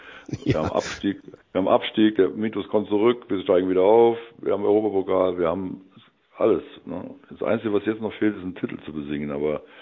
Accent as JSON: {"language": "German", "town": "Andernach", "region": "Rhineland-Palatinate", "country": "Germany", "accent": "Rhenish", "said": "ich komme aus Andernach, ist noch weiter unterhalb. Das heißt, bin Rheinländer und spreche auch rheinischen Dialekt."}